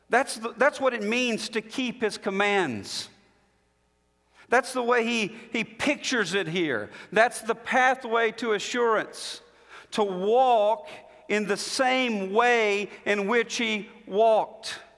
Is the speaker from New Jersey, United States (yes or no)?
no; Alabama, United States; If you're from where I grew up in Alabama